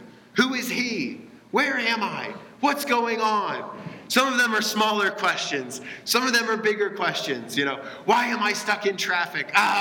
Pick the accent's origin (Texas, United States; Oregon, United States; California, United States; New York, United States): Texas, United States; And I grew up in Texas, and there's a very famous fort, a very famous stronghold down in San Antonio, Texas.